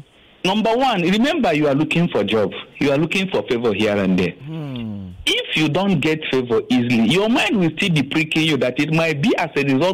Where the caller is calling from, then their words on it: Ikorodu, Lagos, Nigeria; I'm calling from Ikorodu.